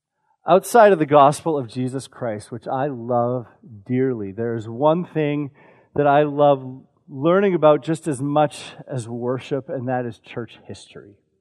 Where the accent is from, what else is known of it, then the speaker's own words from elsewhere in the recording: Calgary, Alberta, Canada; now in Bakersfield, United States; I originally come from Calgary, Alberta, Canada. I come from the Rocky Mountains, and so to be in a desert plain area is an adjustment, but the Lord is good, and He has me exactly where He wants me in Bakersfield